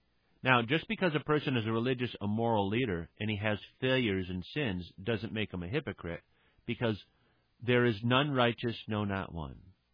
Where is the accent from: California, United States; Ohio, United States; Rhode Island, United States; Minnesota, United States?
Rhode Island, United States; I grew up in Rhode Island my whole life. I mean, I was born in Rhode Island, raised in Rhode Island.